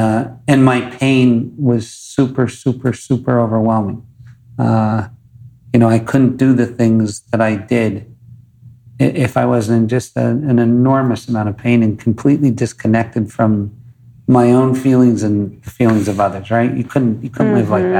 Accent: Scranton, Pennsylvania, United States; born there; So I was born in Scranton, Pennsylvania, which is a shitty place. Right. And, I was born in an Irish Catholic Italian family that was quasi-violent

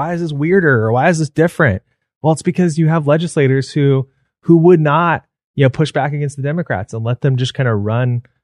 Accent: Arizona, United States; Yeah, look, I mean, I've lived in this state my entire life. I'm from Arizona. I'm a seventh generation Arizonan.

